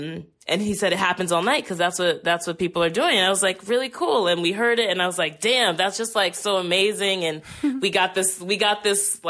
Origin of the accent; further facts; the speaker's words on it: New Orleans, Louisiana, United States; I re-fell in love with playing dominoes, which I played all the time growing up in New Orleans.